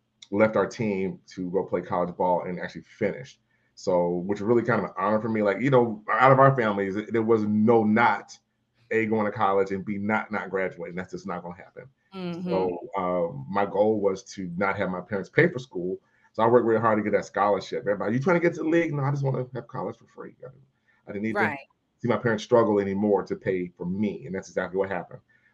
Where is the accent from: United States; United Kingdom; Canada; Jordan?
United States; Cleveland, Ohio; moved away as an adult; also born or lived in Maple Heights, Ohio / Huntsville, Alabama; I was born Maple Heights, Ohio, which is south of Cleveland, Ohio. But if you ask me, I say I'm from Cleveland, Ohio. Land next to the lake right there. And grew up there and did all my growing up there. And then I left.